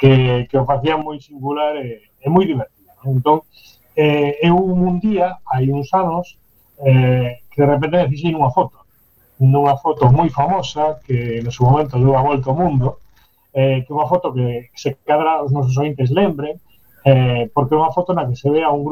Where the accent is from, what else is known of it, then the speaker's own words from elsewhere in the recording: A Pobra do Caramiñal, Galicia, Spain; Me acordo que na Pobra do Caramiñal, de onde son eu, que é un sitio que está como uns 12 kilómetros de Baroña